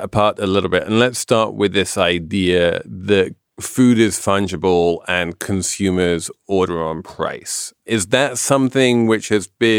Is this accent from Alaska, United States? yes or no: no; New York, United States; because I'm a New Yorker who doesn't understand brands.